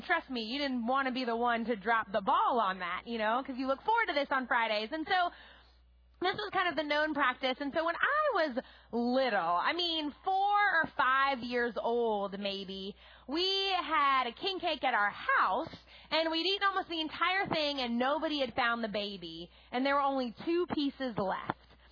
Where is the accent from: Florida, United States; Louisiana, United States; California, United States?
Louisiana, United States; New Orleans; I was born and raised in the New Orleans area, and one of the many fun things about being from New Orleans is that we have a season that other people don't have